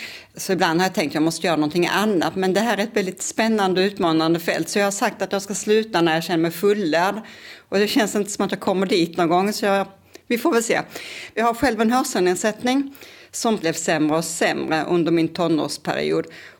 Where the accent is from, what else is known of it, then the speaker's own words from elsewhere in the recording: Kristianstad, Skåne, Sweden; now in Lund, Sweden; jag är uppvuxen i Kristianstad. Jag hamnade i Lund första gången som 19-åring när jag hade gått ut gymnasiet och bestämde mig för att börja plugga vidare. Och sen har jag varit till och från Lund några gånger, men nu för tiden, sedan 2019, så är det min hemstad också.